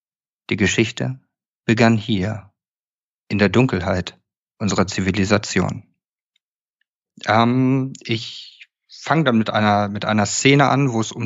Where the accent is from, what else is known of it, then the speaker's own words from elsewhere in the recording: Hamburg, Germany; Hallo, ja … Ich komme aus Hamburg bzw. wohne in Hamburg, bin Mitte 20